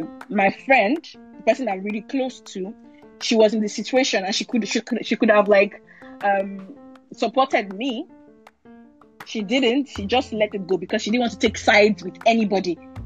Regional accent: Nigeria; now in France; most of my friends are in Nigeria, like people I grew up with there in Nigeria

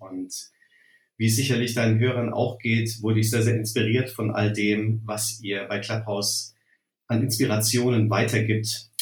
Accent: Lüdenscheid, North Rhine-Westphalia, Germany; also born or lived in Herdecke; Ich bin geboren in Herdecke in der Nähe von Dortmund und bin in Lüdenscheid aufgewachsen. Ein nicht unbedingt spektakuläres Städtchen.

